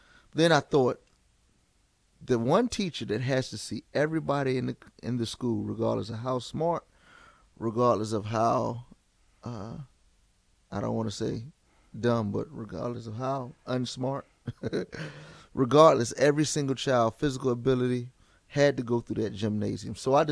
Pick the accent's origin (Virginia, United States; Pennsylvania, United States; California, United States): Virginia, United States; Portsmouth; But no, I'm born and raised in Virginia. Born and raised Virginia, Portsmouth, Virginia. And, you know, born and raised, graduated from high school in Portsmouth